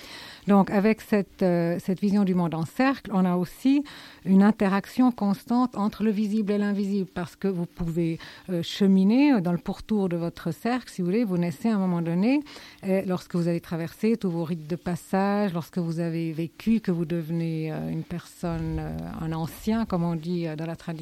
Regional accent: South Africa; comme on les appelle chez nous, en Afrique du Sud

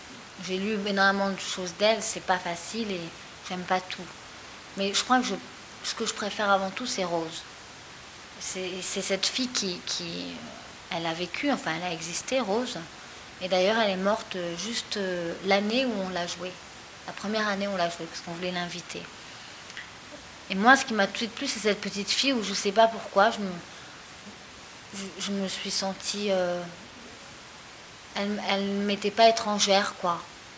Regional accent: Paris, Île-de-France, France; Enfin, moi, je suis de Paris, alors je jouais tout à Paris.

